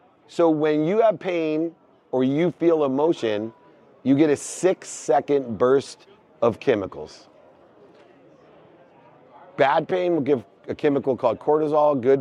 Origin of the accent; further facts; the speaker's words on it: California, United States; I'm from California. We know fires.